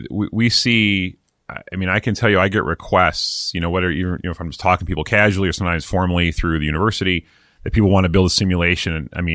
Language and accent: English; East Coast, United States; moved away; I'm from the East Coast originally.